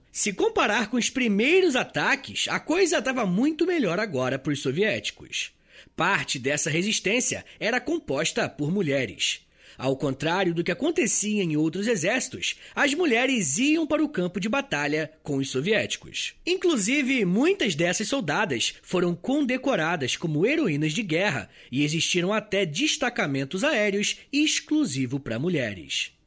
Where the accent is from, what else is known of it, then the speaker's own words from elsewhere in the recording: Rio de Janeiro, Brazil; Eu sou do Rio de Janeiro, gente, eu gosto de verão.